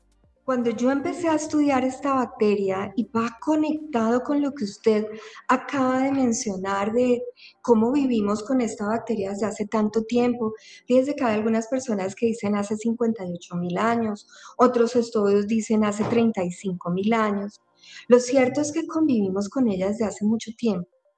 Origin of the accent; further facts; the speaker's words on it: Colombia; desde el entendimiento de nuestra realidad como sociedad colombiana y nuestro contexto colombiano